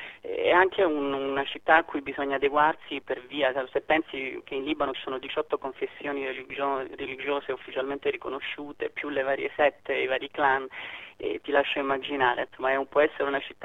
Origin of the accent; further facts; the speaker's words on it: Calabria, Italy; also born or lived in London / Paris / Washington; now in Beirut, Lebanon; In virtù del fatto che sono calabrese e volevo riavvicinarmi al bacino mediterraneo dopo tutti questi anni spesi tra Londra, Parigi, Washington